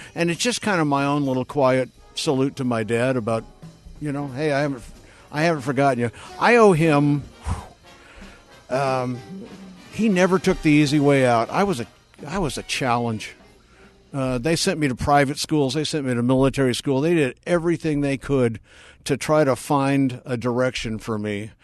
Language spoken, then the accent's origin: English; Colorado, United States; 3 days after I quit and left, Columbine happened in my home state.